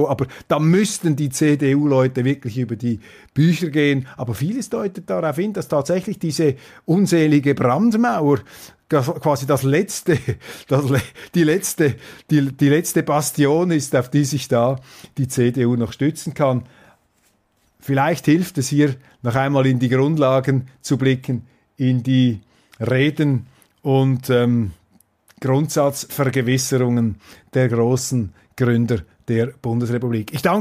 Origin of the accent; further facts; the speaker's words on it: Switzerland; ich bin Schweizer